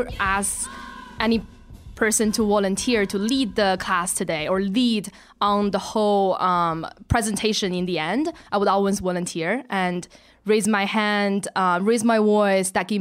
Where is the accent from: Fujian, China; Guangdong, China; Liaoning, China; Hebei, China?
Hebei, China; Qinhuangdao; I was born and raised in a city called Qinhuangdao, which is 2 hours away east of Beijing. It is the beginning part of Great Wall, and it's right next to the sea. It's absolutely beautiful. It's a small city.